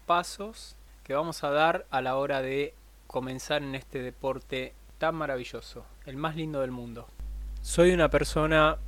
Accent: La Pampa, Argentina; accent: pampeano; Bueno, yo hablo pampeano.

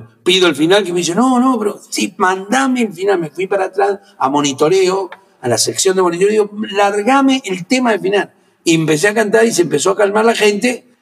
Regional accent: Argentina; yo iba a salir como cómico argentino que ya estaba trabajando y me iba muy bien

